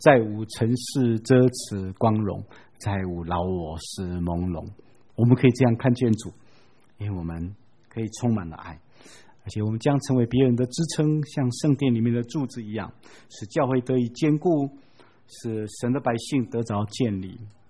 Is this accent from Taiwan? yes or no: yes; Taiwan; 我觉得我们台湾人特别喜欢二元论